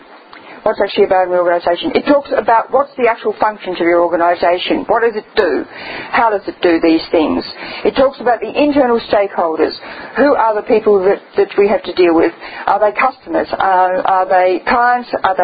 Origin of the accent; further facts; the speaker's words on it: Australia; I did point out to them as an Australian, I'm not actually a native English speaker